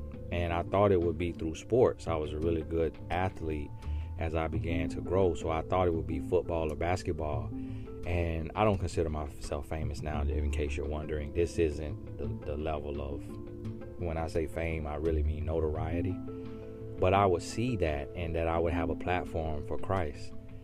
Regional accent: Florida, United States; growing up in Central Florida, you're in the South, and religion is a big deal.

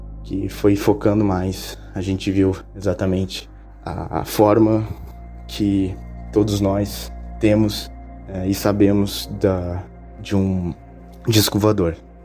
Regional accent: Rio de Janeiro, Brazil; Como eu falei, a gente é do Rio de Janeiro, né.

